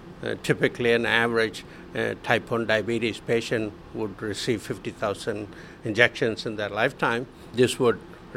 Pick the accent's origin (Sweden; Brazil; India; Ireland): India; now in United States; The very first phone call that I made when I came from India here cost me $75.